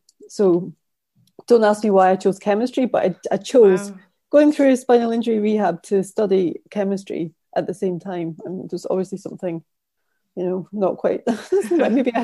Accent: Scotland, United Kingdom; I grew up near Edinburgh

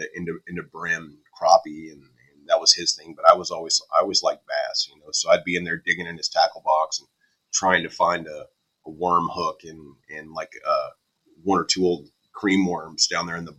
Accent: Texas, United States; And, you know, we grew up fishing in East Texas, where both sets of grandparents were from.

